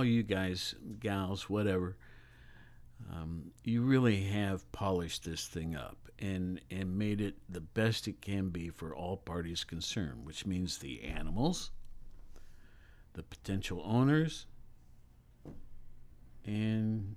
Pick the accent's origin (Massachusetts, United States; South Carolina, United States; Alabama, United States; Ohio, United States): Ohio, United States; Worthington; but I remember growing up in Worthington, our dogs had a tag, a license.